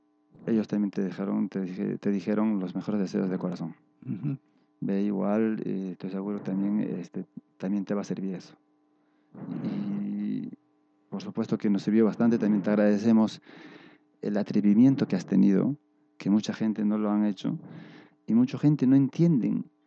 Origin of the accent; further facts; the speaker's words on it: Ayacucho, Peru; Somos bastante religiosos, ayacuchanos, los chuchinos, tenemos nuestras costumbres